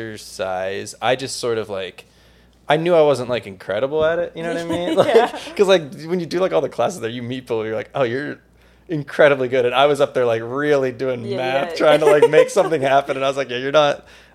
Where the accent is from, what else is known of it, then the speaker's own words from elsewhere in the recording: Pittsburgh, Pennsylvania, United States; I'm from Pittsburgh.